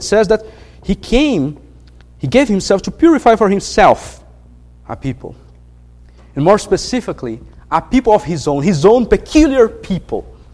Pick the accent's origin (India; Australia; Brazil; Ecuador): Brazil; English is a second language; now in United States; As you can tell by my accent, I'm not American, right? I'm Brazilian.